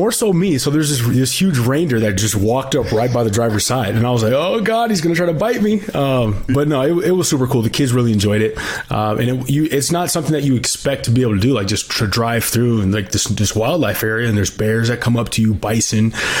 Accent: Tacoma, Washington, United States; now in Las Vegas, United States; born and raised in Tacoma, Washington. Went to Curtis High School, played college basketball at UNLV, the University of Nevada, Las Vegas. I currently live down here in Vegas

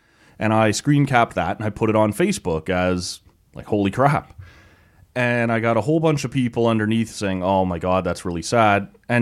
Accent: Oshawa, Ontario, Canada; it's interesting to me because it's my hometown and so many people I know are impacted either directly or indirectly by it.

